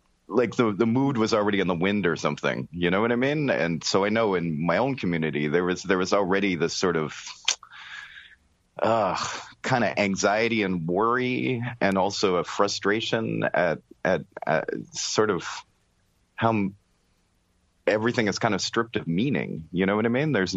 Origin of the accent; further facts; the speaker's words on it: Canada; like I come from Canada.